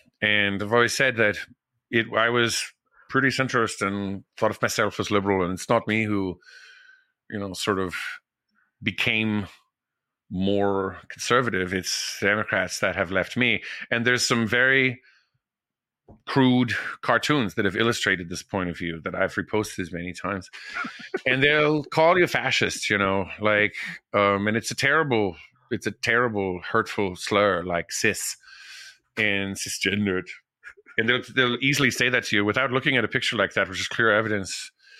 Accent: Vermont, United States; I'm from Vermont. I sometimes riff

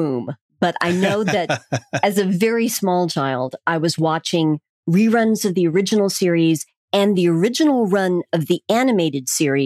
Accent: Tulsa, Oklahoma, United States; I grew up in Tulsa, Oklahoma, and that's relevant because we had a science fiction bookstore called Starbase 21

